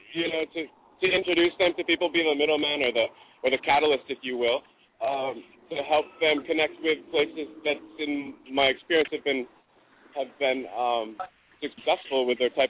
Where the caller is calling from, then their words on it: Los Angeles, California, United States; I'm here at right in front of the Bronson Studios in Hollywood.